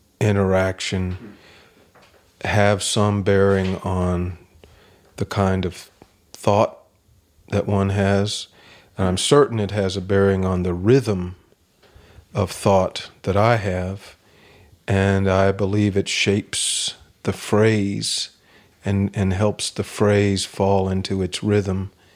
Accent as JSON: {"language": "English", "region": "Kentucky", "country": "United States", "said": "Well, I'm from Kentucky, and Lincoln was born in Kentucky."}